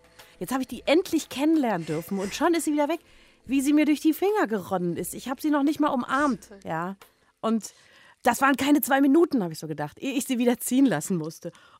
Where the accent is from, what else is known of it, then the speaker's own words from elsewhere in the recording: Berlin, Germany; Wir sind beide im Osten geboren. Unsere Mütter waren am Theater, also ein DDR-Künstlerhaushalt war unser Nest. Wir sind dann nach Berlin-Marzahn gezogen